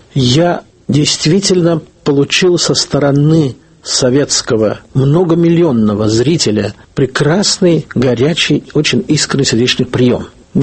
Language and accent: Russian; Riga, Latvia; moved away; Я уроженец Латвии, городочек, в прошлом село Берспилс. В пятилетнем возрасте семья переехала в Ригу.